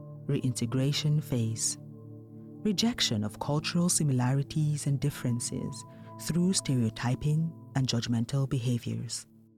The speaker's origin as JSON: {"language": "English", "country": "Nigeria", "said": "As a Nigerian, there's an unspoken rule that failure is never an option"}